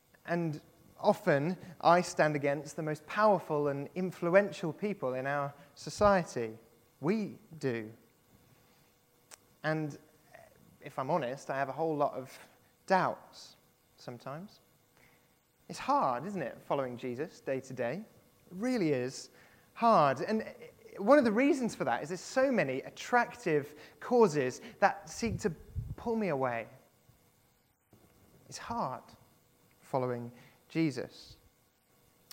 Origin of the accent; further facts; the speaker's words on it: Colchester, East of England, United Kingdom; also born or lived in Hemel Hempstead; So, as many of you know, I was brought up in Colchester. Well, I mean, technically, I lived the first 12 years of my life in Hemel Hempstead, if you've ever heard of that place.